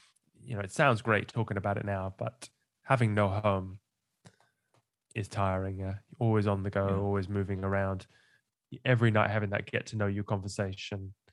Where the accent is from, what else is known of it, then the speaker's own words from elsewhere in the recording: United Kingdom; because I'm British and I need a tea every time